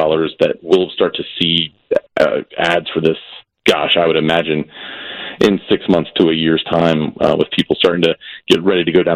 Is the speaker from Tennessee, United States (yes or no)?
yes; Nashville, Tennessee, United States; I grew up down south in Nashville, so I'm a Braves guy.